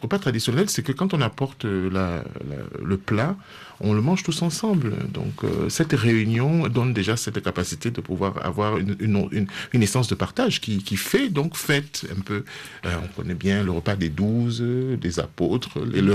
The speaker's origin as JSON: {"language": "French", "country": "Cameroon", "said": "La même tradition dans une des ethnies, chez nous au Cameroun, c'est la même recette."}